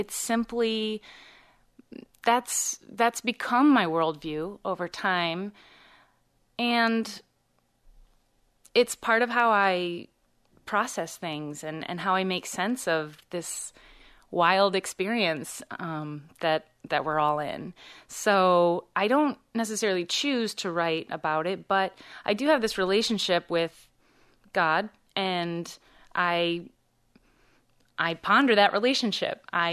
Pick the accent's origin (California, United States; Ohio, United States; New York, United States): Ohio, United States; Perrysburg; I started doing productions in the big city, Toledo, which was near where I grew up in Perrysburg, Ohio.